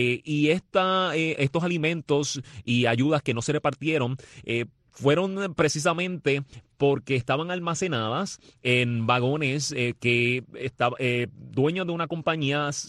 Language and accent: Spanish; Puerto Rico; pero nosotros como puertorriqueños, tener un gobierno